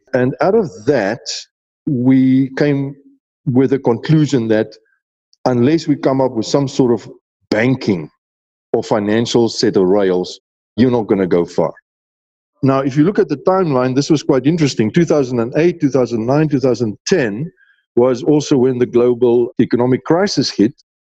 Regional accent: South Africa; also born or lived in United Kingdom; now in Kampala, Uganda; I'm originally from South Africa, so I'm African by birth. But East Africa has been my home, and Uganda is permanent home for me. I live in Uganda and Kampala for the last 10 years now.

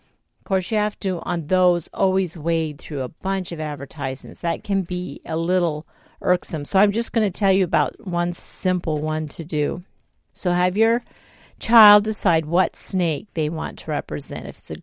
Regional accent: Nigeria; And growing up in Nigeria, we had tons of snakes.

